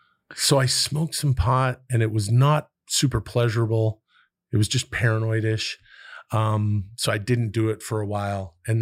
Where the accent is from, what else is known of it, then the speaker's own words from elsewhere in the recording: British Columbia, Canada; I'm from British Columbia